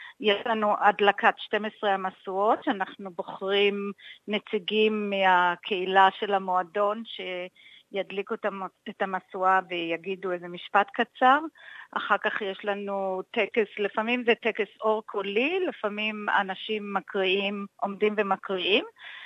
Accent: Mishmar HaNegev, Southern District, Israel; אני מקיבוץ משמר הנגב, שזה ליד באר שבע.

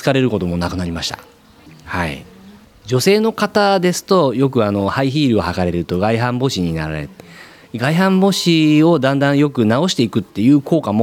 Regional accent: Mie, Japan; born there; now in Gyoda, Japan; いや、生まれはですね、三重です。

